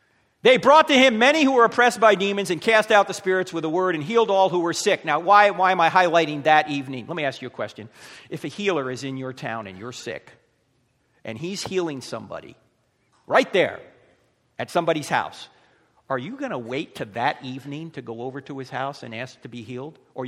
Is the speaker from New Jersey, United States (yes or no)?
yes; New Jersey, United States; now in Charlotte, United States; I used to live in New Jersey. Can you tell? That's where I'm from. I'm originally from New Jersey.